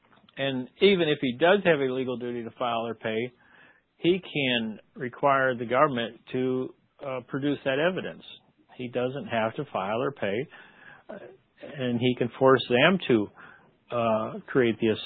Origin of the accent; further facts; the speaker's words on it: Nebraska, United States; When you travel the country, you'll see like for example Nebraska. I was raised in Nebraska.